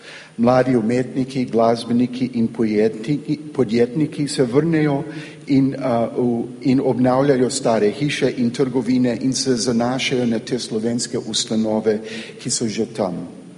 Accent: Cleveland, Ohio, United States; Slovenian is a second language; Prihajam iz Clevelanda, ameriška Ljubljana, samouk sem s slovenščino.

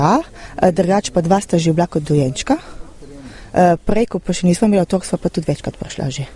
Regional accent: Vrhnika, Central Slovenia, Slovenia; iz Vrhnike.

